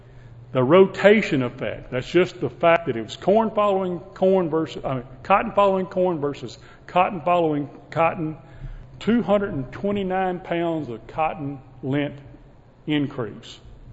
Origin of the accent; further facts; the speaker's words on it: Midwest, United States; since I came from the Midwest, trained from the University of Illinois, I saw corn grow